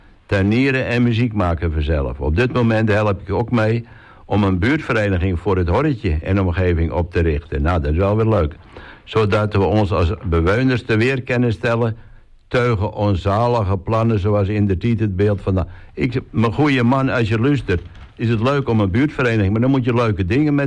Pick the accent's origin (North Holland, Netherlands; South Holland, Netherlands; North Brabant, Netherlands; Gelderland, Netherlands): South Holland, Netherlands; Rotterdam; Ik kom uit Rotterdam-Zuid. In een naoorlogse arbeiderswijk in aanbouw. Ik heb Nederlands gestudeerd in Utrecht en daarna in Amsterdam heb ik er gewoond.